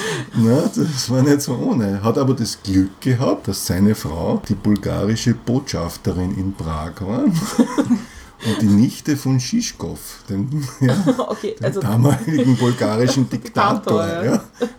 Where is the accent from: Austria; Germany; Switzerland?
Austria; Vienna; Ich bin Wiener, ja, ich bin hier verwurzelt und ich bin im 15. Bezirk verwurzelt.